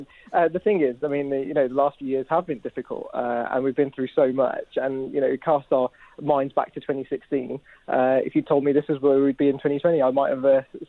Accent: West Midlands, United Kingdom; Well, I come from the West Midlands

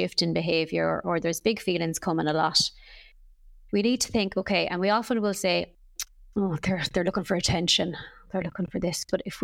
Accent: Claremorris, Connacht, Ireland; So I am from Claremorris in Mayo. Proud Mayo woman, and I am a parent of 2 children

